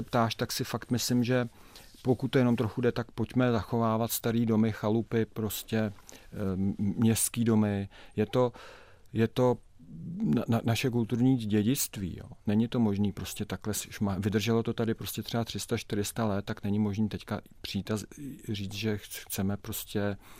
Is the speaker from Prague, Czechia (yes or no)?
yes; Prague, Czechia; Já mám, protože pocházím z Prahy 1 a celá moje rodina